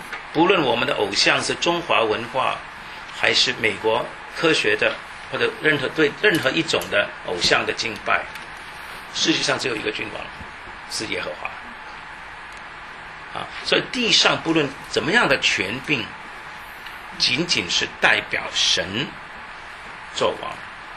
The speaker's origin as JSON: {"language": "Chinese", "country": "China", "said": "我们是中国人"}